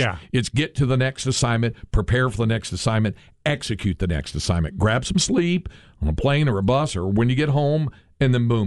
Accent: North Carolina, United States; I grew up in North Carolina, and I can tell you, they didn't.

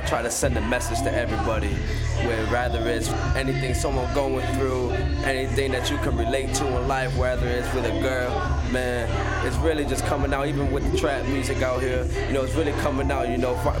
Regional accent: New York, United States; moved away as an adult; now in Charlotte, United States; You know, I'm from New York, you know. So I moved out here out in June, man, so you know, but I'm loving the city out here, man. So you know, I'm starting to rep Charlotte now with our music.

